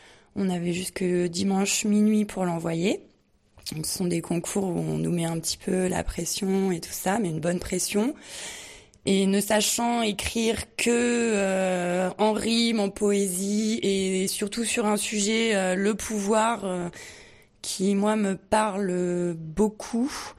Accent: Montgenèvre, Provence-Alpes-Côte d'Azur, France; Je suis originaire des Hautes-Alpes, je suis native de Montgenèvre. Je suis une maman, une jeune maman, entre guillemets, parce que j'ai 38 ans

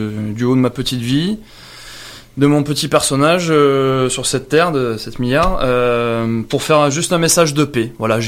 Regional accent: France; also born or lived in Manchester; je suis français. J'ai vécu un petit peu à Manchester

